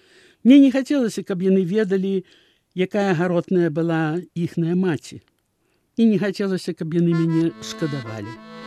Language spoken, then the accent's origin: Belarusian; Babruysk, Mogilev Region, Belarus; born there; Я нарадзілася ў Бабруйску ў 1930 годзе.